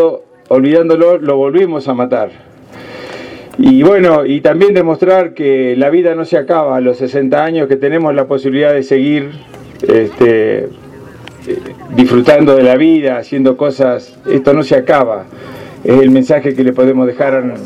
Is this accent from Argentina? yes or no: yes; Argentina; desde aquí hasta mi pueblo, Tolwyn